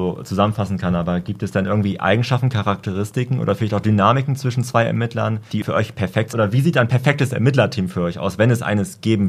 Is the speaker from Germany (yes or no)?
yes; Bremen, Germany; born there; ich komme gebürtig aus Bremen